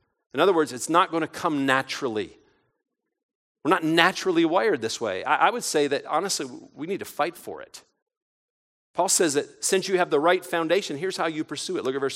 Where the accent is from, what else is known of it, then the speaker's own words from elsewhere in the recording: Detroit, Michigan, United States; born there; I was born in Detroit, Michigan in 1965.